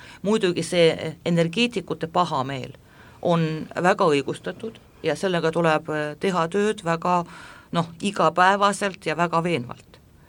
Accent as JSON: {"language": "Estonian", "town": "Tallinn", "region": "Harju County", "country": "Estonia", "tie": "born or raised there", "said": "Ja noh, Tallinn on minu kodulinn, ma armastan Tallinnat väga"}